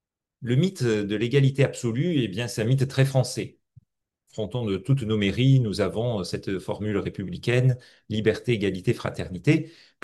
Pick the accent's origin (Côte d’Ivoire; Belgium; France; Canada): France; born there; je suis né en 1966, en France, dans telle condition